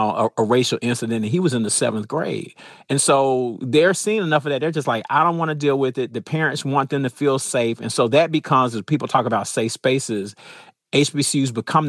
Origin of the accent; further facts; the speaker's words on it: Atlanta, Georgia, United States; You know, I grew up in Atlanta, so I went to Atlanta Public Schools. We're 99% Black, so I was in all Black spaces my entire time.